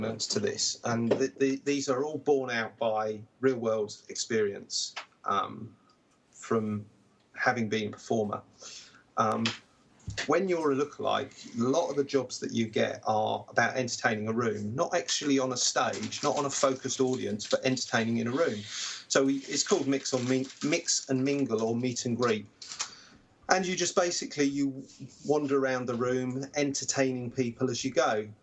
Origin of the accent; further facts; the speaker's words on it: England, United Kingdom; I was known as … because obviously being in Palm Springs, there was a lot of Americans and not many. Well, I was the only English person.